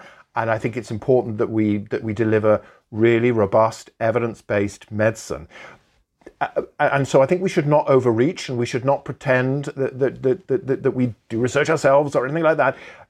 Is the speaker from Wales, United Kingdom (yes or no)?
yes; Wales, United Kingdom; whenever I watch my favorite Welsh, because I'm Welsh rugby players running around the pitch